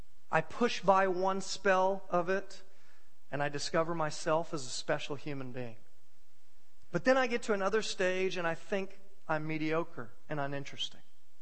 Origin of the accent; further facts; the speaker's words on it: Florida, United States; I don't, because I grew up in Florida where you're not required to read in high school.